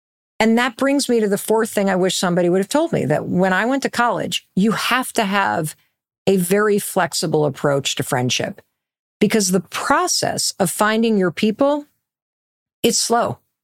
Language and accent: English; Midwest, United States; when I got to Dartmouth 38 years ago, I was from the Midwest. I went to a tiny little public high school.